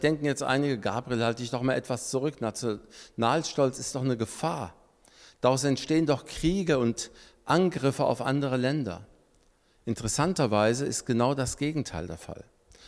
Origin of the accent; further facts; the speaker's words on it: Lebanon; Wie einige von euch wissen, komme ich ja aus dem Libanon, ein kleines Land, aber ein wunderschönes Land, an der Küste gelegen, nördlich von Israel.